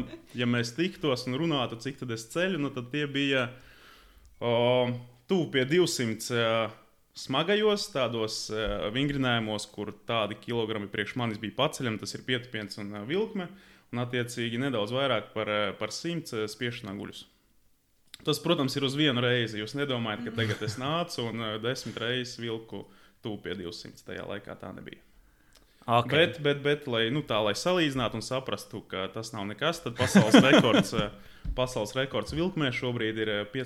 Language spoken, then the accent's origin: Latvian; Valmiera, Valmiera Municipality, Latvia; Pats esmu no Valmieras, no Valmieras puses, no Zilākalna, un mums Valmierā ir viens no labākajiem, manuprāt, spēka trīscīņas klubiem.